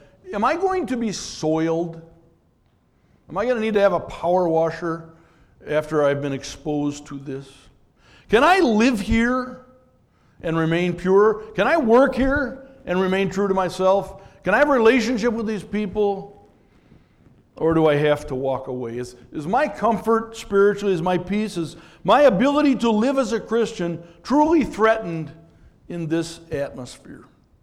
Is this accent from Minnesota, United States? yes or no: yes; Minnesota, United States; I was raised in the Twin Cities and was, for the first time as I began to date